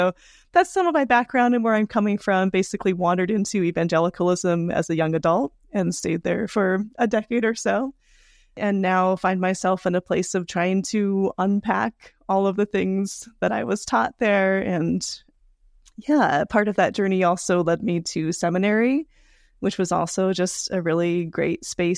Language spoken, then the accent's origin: English; Seattle, Washington, United States; So I grew up in the Seattle area in a church community